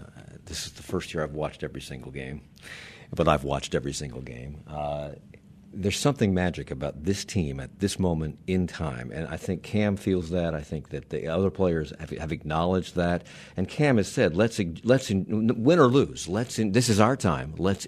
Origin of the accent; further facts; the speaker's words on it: Washington, District of Columbia, United States; Because I grew up in Washington at the height of when Sonny Jurgensen was playing for the Redskins.